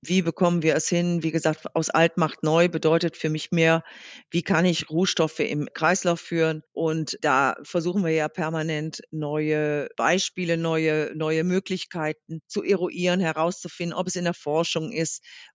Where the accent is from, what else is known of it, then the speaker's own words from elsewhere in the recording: Rhineland, Germany; Wir kommen ja hier aus dem Rheinland, sind also Karnevalisten durch und durch.